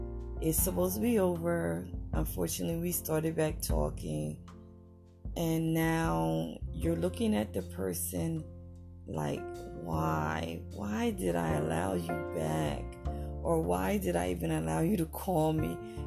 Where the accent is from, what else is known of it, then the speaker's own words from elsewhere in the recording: East Coast, United States; Growing up on the East Coast, I loved it, the cold weather.